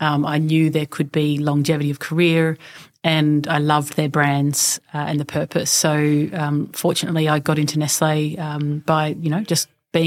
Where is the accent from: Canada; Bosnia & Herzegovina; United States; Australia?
Australia; Sydney, New South Wales; also born or lived in Culburra Beach; I was born down the south coast of New South Wales in this tiny little beach town called Culburra Beach, and then we moved to Sydney before I started school.